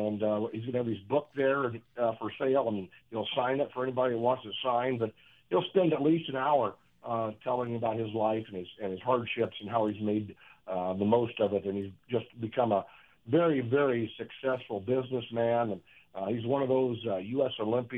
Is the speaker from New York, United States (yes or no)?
no; Columbus Junction, Iowa, United States; And we had a hurdle clinic a few weeks ago in my hometown of Columbus Junction.